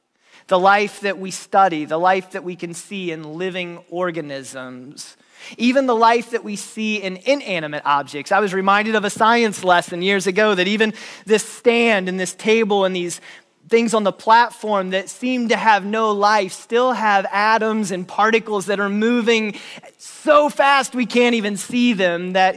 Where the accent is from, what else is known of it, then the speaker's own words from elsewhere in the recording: United States; I would have never thought of that as a 10-year-old growing up in the United States.